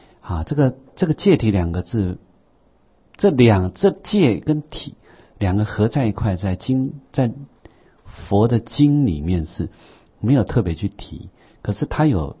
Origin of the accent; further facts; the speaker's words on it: China; 这是非常重要的，我们中国人的宝了